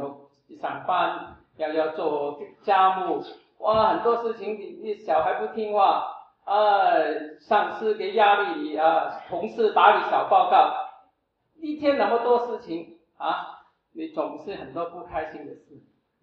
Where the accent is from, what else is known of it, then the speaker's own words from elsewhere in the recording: Hong Kong; 我们香港人就是经常唉心叹气